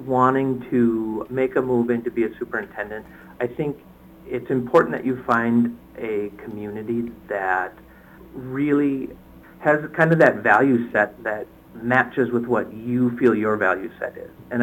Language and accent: English; Winona, Minnesota, United States; growing up in Winona, I had